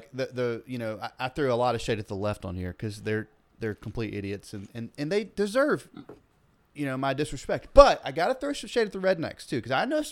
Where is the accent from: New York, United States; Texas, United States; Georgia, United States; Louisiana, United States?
Georgia, United States; because you know I'm from Georgia originally, so I still follow all the Georgia people, my friends, the thought leaders, all my former Rome City commissioners